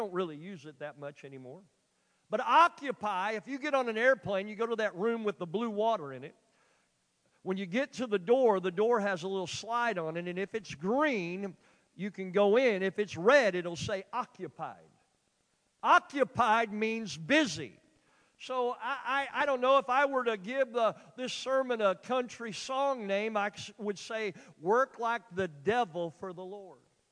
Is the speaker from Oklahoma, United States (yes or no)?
yes; Oklahoma, United States; Well, here, I'm from Oklahoma. I'm from the country in Oklahoma, but I think I can do math.